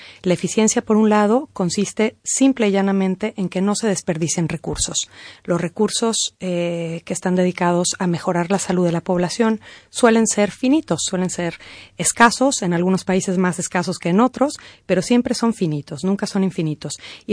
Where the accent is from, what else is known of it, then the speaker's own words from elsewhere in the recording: Mexico; accent: Mexican; moved away as an adult; now in Madrid, Spain; Soy mexicana, como usted ha notado ya en mi acento y por lo que hemos hablado antes. Me formé en México como economista